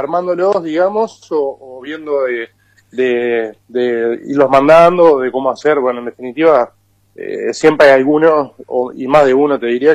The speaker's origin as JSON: {"language": "Spanish", "country": "Uruguay", "said": "para mucha gente quizás seamos argentinos, no sepan que somos uruguayos."}